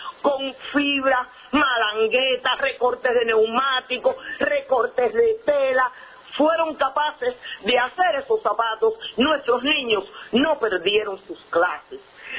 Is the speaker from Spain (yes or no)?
no; Cuba; Siento que de ustedes me llega y de a ustedes les doy esta fortaleza como creadora cubana.